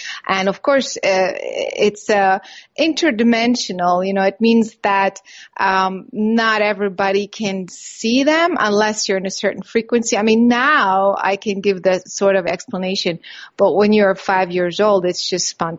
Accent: France; Well, I grew up in France, actually.

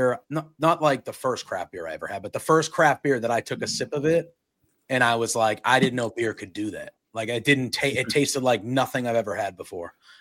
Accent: Northeast, United States; I'm from the Northeast, so we have candle pin bowling.

